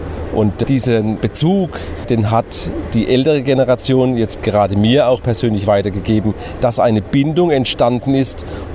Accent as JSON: {"language": "German", "country": "Germany", "tie": "born there", "said": "Ich bin ja in Deutschland dann schon geboren, als erste Bekenntnisgeneration, so bezeichne ich mich."}